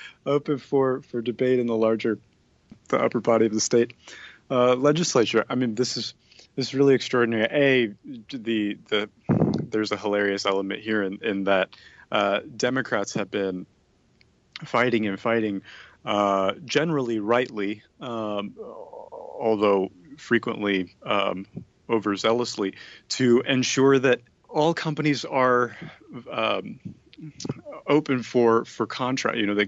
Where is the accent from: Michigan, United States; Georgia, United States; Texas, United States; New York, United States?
Texas, United States; because if as a Texan I can't eat barbecue, you know.